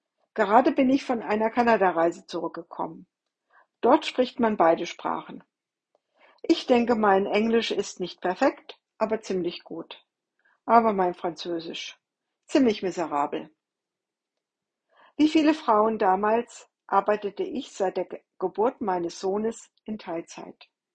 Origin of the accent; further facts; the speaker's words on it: Kassel, Hesse, Germany; meine in Kassel lebenden Geschwister immer wieder in meine Heimatstadt geführt.